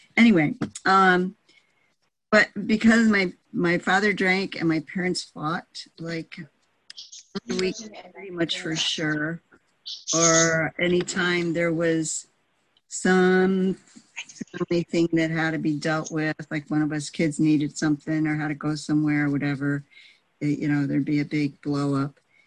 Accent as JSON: {"language": "English", "town": "Buffalo", "region": "New York", "country": "United States", "tie": "born there", "said": "I was born in Buffalo, New York, into a Polish Catholic family"}